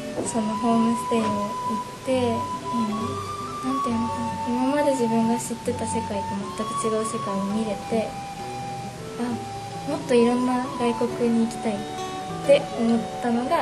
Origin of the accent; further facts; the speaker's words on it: Atami, Shizuoka, Japan; now in Tokyo, Japan; 私も東京の大学に通ってて、え、どこ出身なのって言われて熱海だよって言うと